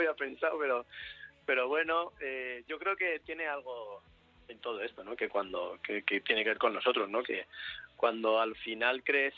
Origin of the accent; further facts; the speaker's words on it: Tres Cantos, Community of Madrid, Spain; yo soy de Tres Cantos como él, y en el club de la ciudad estuve jugando de chaval